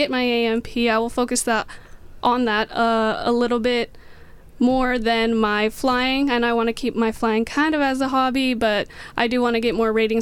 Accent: Houston, Texas, United States; Yes, so I'm from Houston, Texas.

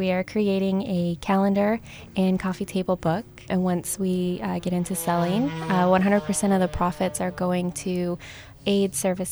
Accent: Cincinnati, Ohio, United States; we're spending just a few days there before we head back up to Cincinnati, Ohio, where I'm from.

